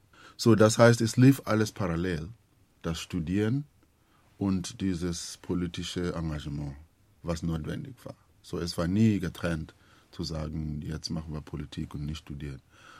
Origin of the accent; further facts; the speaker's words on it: Eastern Cape, South Africa; Weil ich bin in Transkei zur Schule gegangen, wo eigentlich keine Weiße gab.